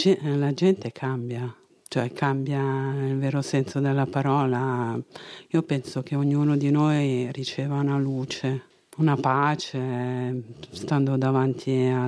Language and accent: Italian; Ostia, Lazio, Italy; Io vengo da Ostia.